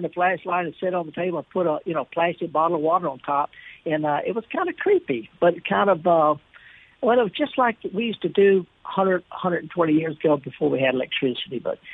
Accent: North West England, United Kingdom; I'm from Lancashire. That's right, northern England.

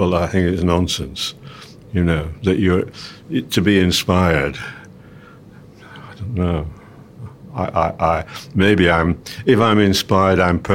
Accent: England, United Kingdom; I'm an English composer.

